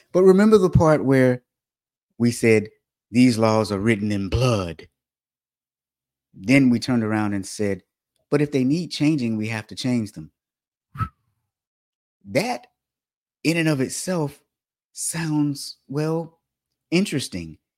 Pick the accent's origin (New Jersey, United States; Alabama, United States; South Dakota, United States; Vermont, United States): Alabama, United States; Montgomery; most of you knew that I grew up in Alabama, Montgomery to be exact.